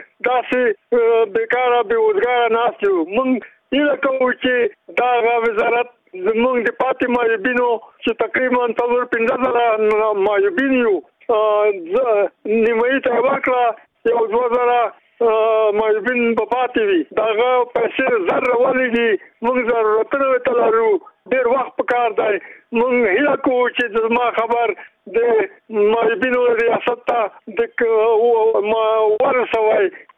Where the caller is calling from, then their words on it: Khost, Afghanistan; زه د خوست څخه یو یوتن